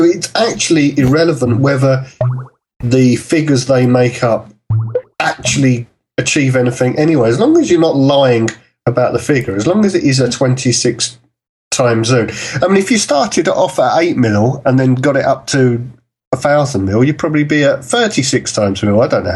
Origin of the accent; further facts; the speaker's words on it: London, United Kingdom; being a Londoner